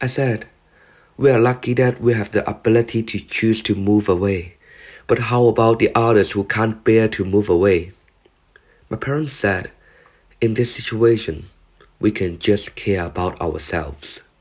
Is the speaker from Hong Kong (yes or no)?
yes; Hong Kong; I still can tell I come from Hong Kong, and I'm proud to be a Hong Konger.